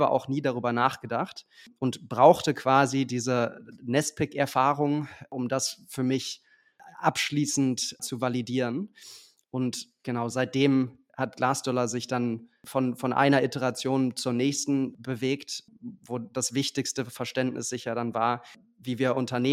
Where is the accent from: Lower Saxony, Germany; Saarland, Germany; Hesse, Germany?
Lower Saxony, Germany; Und zwar bin ich in der Nähe von Wolfsburg groß geworden.